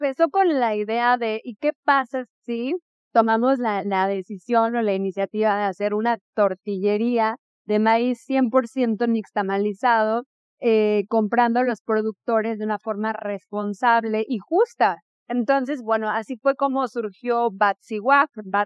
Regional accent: Toluca, State of Mexico, Mexico; yo soy de Toluca. Bueno, yo nací en Toluca

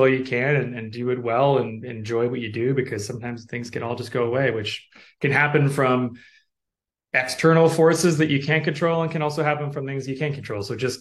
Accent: Saskatchewan, Canada; Well, I'm from Saskatchewan, and I was never really a big fan of the X as a kid.

